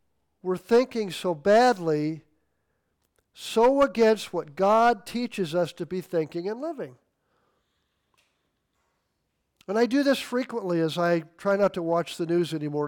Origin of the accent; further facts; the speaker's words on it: Midwest, United States; We use that a lot growing up in the Midwest.